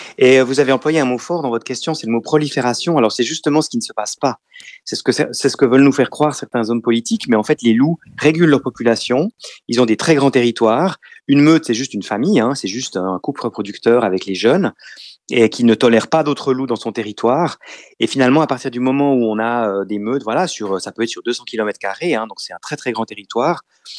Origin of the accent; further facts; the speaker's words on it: Switzerland; ça fait bizarre parce qu'on a perdu chez nous en Suisse l'habitude de vivre avec les loups.